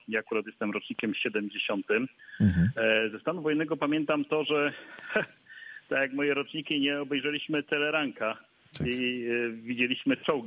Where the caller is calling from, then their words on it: Nowy Tomyśl, Greater Poland Voivodeship, Poland; Ja też jestem z Nowego Tomyśla.